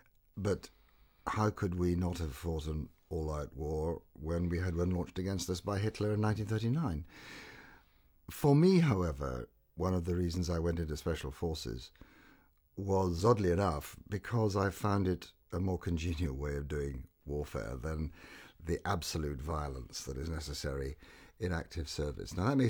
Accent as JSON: {"language": "English", "country": "Ireland", "said": "I'm an Irishman."}